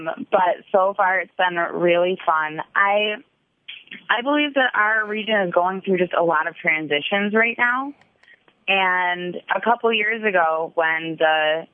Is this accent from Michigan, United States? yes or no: yes; Ann Arbor, Michigan, United States; Well, I was raised down in Ann Arbor. Probably shouldn't say that on the air here in the Lansing area.